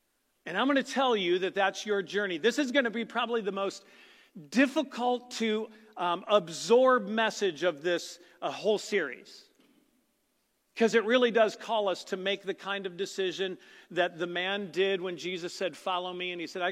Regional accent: St. Louis, Missouri, United States; So I grew up in St. Louis, as most of you guys know.

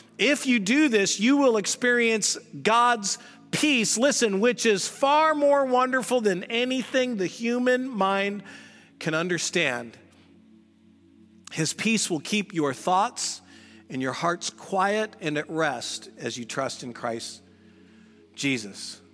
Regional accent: Missouri, United States; I grew up in Missouri, and that is like tornado central.

